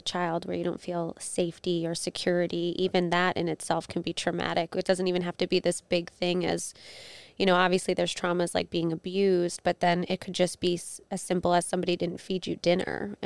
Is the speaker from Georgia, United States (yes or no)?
no; Queens, New York, United States; also born or lived in Long Island; I'm from Queens, New York. I grew up in Corona, Queens. Corona has a whole different meaning now, though. And it was all Spanish neighborhood. And then as I got a little older, my family moved us to Long Island.